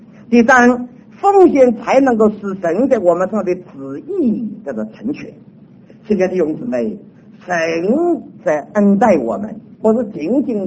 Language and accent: Chinese; Dinghai, Zhejiang, China; 我是生长在一个浙江很小的城定海，在我们城这里头最高的教育只有初中，高中的教育都没有的。我就是这一种乡下地方长大的一个孩子